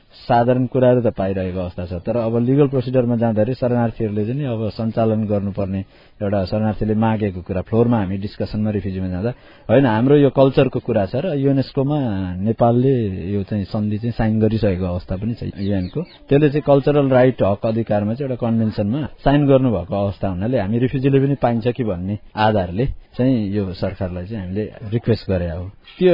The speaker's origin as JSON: {"language": "Nepali", "country": "Bhutan", "moved": "yes", "said": "हामी कहाँबाट आएका हौँ त, भुटानबाट आएका हौँ कि होइन, कहाँबाट आएका कहाँको भन्ने एउटा आइडेन्टिटी पनि हराउने भएर"}